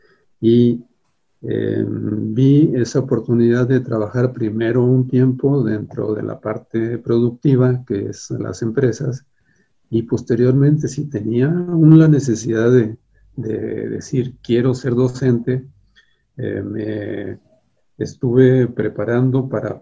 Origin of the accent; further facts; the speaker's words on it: Aguascalientes, Mexico; yo nací aquí en Aguascalientes, soy desde un principio aquí hidrocálido